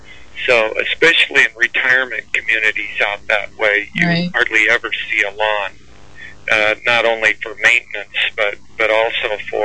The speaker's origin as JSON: {"language": "English", "region": "Arizona", "country": "United States", "lives_now": "Connecticut, United States", "said": "I'm from Arizona."}